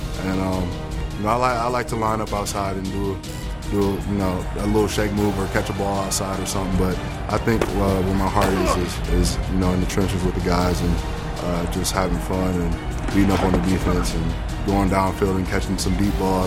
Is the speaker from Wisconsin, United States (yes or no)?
yes; Milwaukee, Wisconsin, United States; Just growing up in Milwaukee and, you know, watching that and watching all the Rose Bowls and stuff with Ron Dayne and all